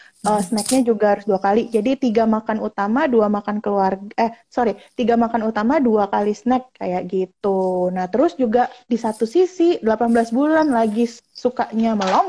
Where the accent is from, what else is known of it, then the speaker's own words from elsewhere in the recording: Sumatra, Indonesia; apalagi saya kan orang Sumatera, tiap hari tuh harus makan sambal.